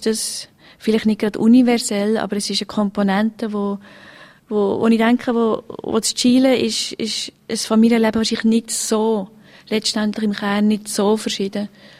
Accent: Switzerland; als Schweizer

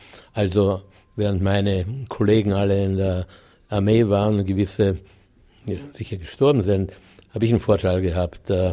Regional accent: Vienna, Austria; born there; Also schwanger ist sie nach Wien gekommen, ich bin in Wien geboren.

